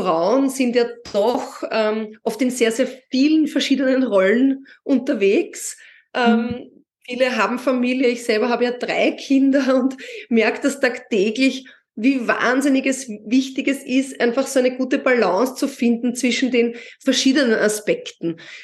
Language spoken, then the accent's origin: German; Vienna, Austria; born there; ich bin in Wien geboren und lebe jetzt am Rand von Wien in Biesenberg.